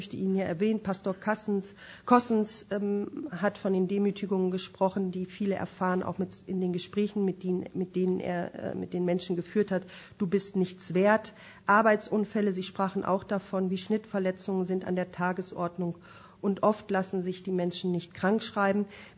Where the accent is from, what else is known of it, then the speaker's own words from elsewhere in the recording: Lower Saxony, Germany; Wie gesagt, ich komme aus Niedersachsen.